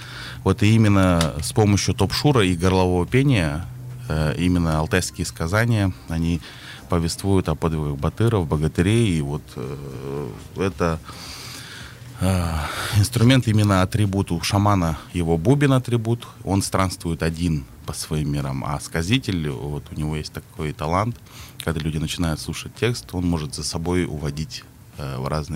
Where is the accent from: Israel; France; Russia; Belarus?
Russia; Kemerovo Oblast; born there; Я родился в Кузбассе, вот это, и там очень плотно проживают алтайцы тоже. Угу. По национальности я телеут.